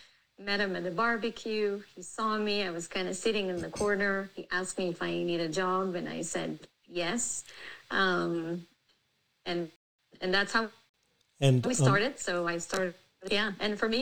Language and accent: English; Israel; English is a second language; moved away as an adult; now in United States; I was born and raised in Israel. I served in the IDF for 2 years, and then I came here to the U.S. in 2003. I got married in Israel, came here.